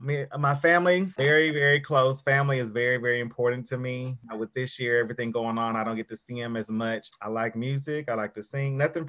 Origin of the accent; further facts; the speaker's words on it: Nashville, Tennessee, United States; So as far as me, I was raised in Nashville, been here all my life, graduated from high school, 2003 academic high school, so very proud of that.